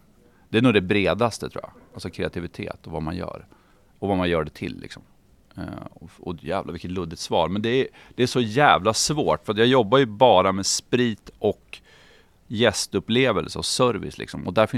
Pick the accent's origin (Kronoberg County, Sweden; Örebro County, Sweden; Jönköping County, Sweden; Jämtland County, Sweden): Jämtland County, Sweden; Bräcke; now in Umeå, Sweden; Men jag kommer ju också från Bräcke, mitt emellan Östersund och Sundsvall. Det är fortfarande hemma när jag väl kommer hem. Men nej, Umeå är mitt hem.